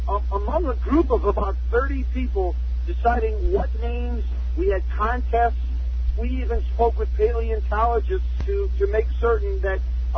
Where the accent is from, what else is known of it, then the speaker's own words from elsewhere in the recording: New York, United States; When I grew up in New York, and we had a field trip and we went to a museum, I would come home thinking it was a boneyard.